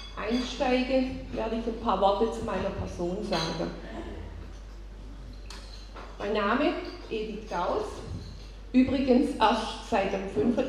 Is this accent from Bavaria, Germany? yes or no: no; Baden-Württemberg, Germany; bin 58 Jahre alt, geboren auf der Schwäbischen Alb. Und meine Kindheit und viele Jahre danach habe ich so 40 Kilometer nördlich vom Bodensee gelebt. Dann, 2007, hat es mich nach Hohenlohe verschlagen.